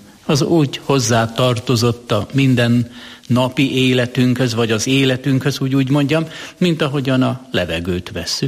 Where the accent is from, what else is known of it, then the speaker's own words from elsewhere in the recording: Hungary; Nekem Turter Rebes az, természetesen. Ott tanultam meg imádkozni, ott tanultam meg magyarul beszélni, ott tanultam meg, hogy én magyar vagyok.